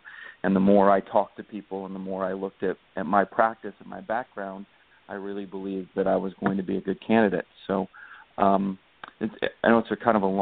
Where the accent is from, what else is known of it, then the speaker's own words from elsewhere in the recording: Carrollwood, Florida, United States; mom's side has been in Tampa for pretty much ever, and my dad was here for, I think, five generations. I grew up in Carrollwood, went to Chamberlain High School, and then went to USF for undergrad and Florida State for law school.